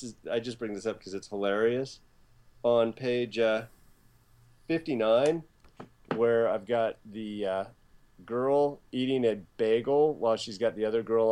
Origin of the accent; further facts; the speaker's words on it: Ireland; because I'm an Irish guy and I loved it.